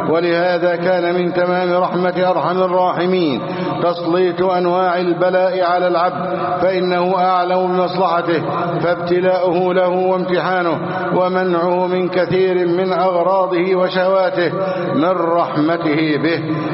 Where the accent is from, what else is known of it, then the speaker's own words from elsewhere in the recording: Egypt; اللهم احفظ بلدنا مصر أمنا أمانا سخاء ورخاء وسائر بلاد المسلمين. اللهم احفظ ثغور مصر شرقا وغربا وشمالا وجنوبا.